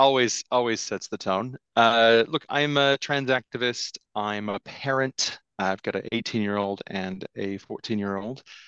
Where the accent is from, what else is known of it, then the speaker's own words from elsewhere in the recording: Midwest, United States; my family growing up in the Midwest, the Bible Belt, cows, corn, Trump, that kind of place.